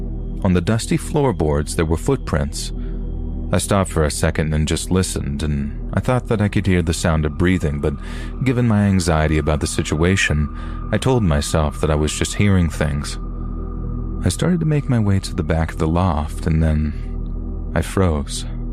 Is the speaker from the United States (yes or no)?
yes; East Coast, United States; I'm from the East Coast, but I went to college at Washington State.